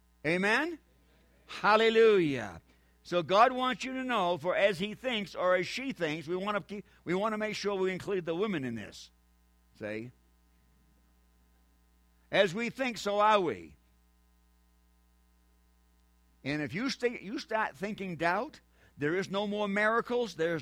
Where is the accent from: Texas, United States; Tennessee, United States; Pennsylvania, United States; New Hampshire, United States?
New Hampshire, United States; I'm from New Hampshire.